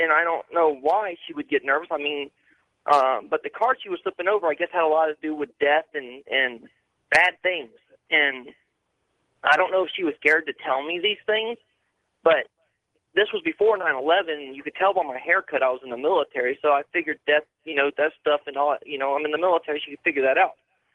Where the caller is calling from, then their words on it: Kissimmee, Florida, United States; I'm calling you from Kissimmee, Florida, but I'm a soldier of the 10th Mountain Division out of Fort Drum, New York, sir.